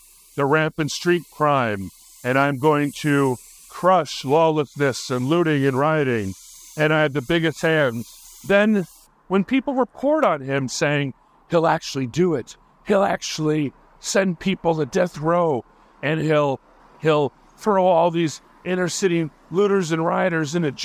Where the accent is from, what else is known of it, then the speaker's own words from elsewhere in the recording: Hawaii, United States; because I found growing up in Hawaii very threatening and sometimes dangerous